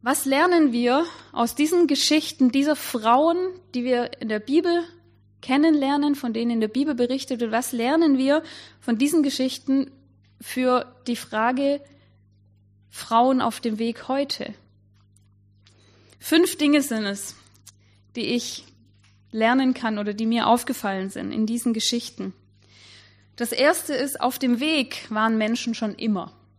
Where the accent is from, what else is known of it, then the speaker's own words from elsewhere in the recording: Baden-Württemberg, Germany; now in Hohenlohe, Germany; Ich bin in Baden geboren, in Schwaben aufgewachsen und lebe jetzt in Hohenlohe.